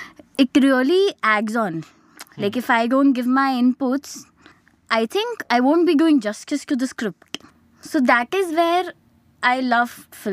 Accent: Amritsar, Punjab, India; I had done bridal 1 year prior when I was in my hometown, that's Amritsar.

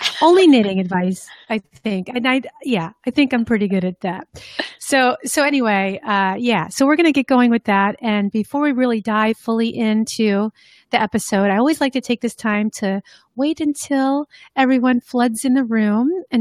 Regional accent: Northeast, United States; living in the Midwest, because I grew up in the Northeast, and school always got out in June

